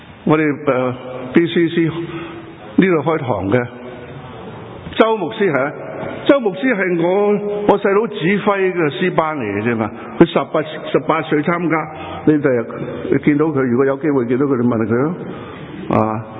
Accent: Hong Kong; born there; 咁我喺边度出世咧？香港有几条街叫做女人街

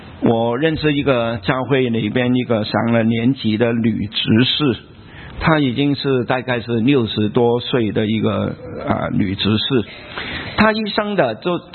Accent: Hong Kong; 我在香港长大了我在香港的时候受教育工作是蛮顺利的

